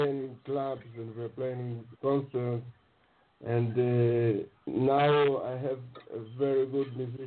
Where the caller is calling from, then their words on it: Tel Aviv District, Israel; I am calling from my home. I live very close to Tel Aviv in Israel.